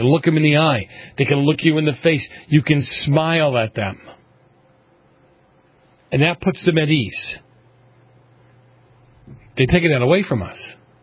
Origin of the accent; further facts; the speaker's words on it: Boston, Massachusetts, United States; I grew up in Boston in the 70s. You guys have heard this story a million times.